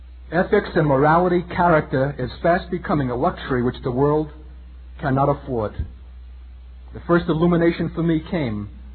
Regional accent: Brooklyn, New York, United States; And I can go back in my own memory, living in this city, growing up in Brooklyn

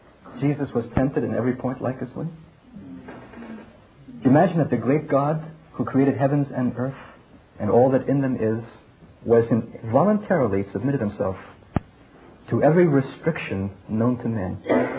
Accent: Brooklyn, New York, United States; And I'm from Brooklyn, and I can say that.

